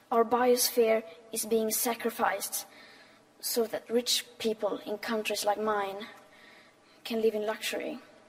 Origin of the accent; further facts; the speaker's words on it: Sweden; English is a second language; I am 15 years old, and I'm from Sweden.